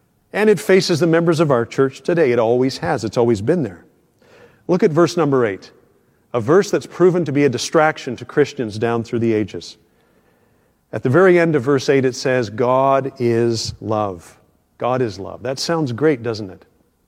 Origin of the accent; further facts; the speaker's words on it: Canada; as a Canadian, it means you're supposed to accept anything and everything